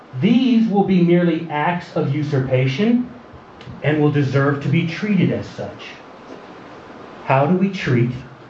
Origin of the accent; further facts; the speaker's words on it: the South, United States; Yes, I'm from the South. Yes, I know. I'm still bitter.